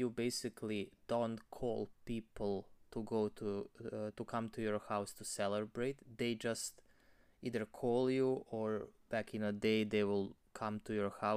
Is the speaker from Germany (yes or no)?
no; Novi Sad, Vojvodina, Serbia; Novi Sad, my hometown, was there in their control.